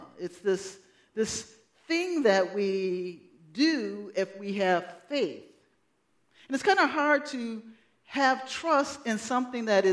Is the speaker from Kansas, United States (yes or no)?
yes; Kansas, United States; You know, I came from Kansas. I wasn't born and raised there. I was there enough to say I'm from the show me state.